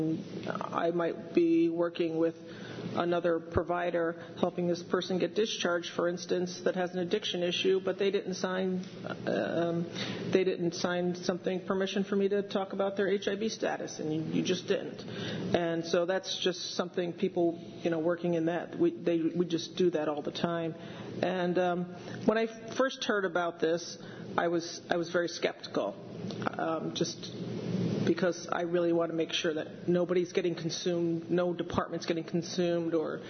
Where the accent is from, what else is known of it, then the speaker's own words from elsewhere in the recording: Albany, New York, United States; I come from Albany, where you could go to one building and you could get services for the aging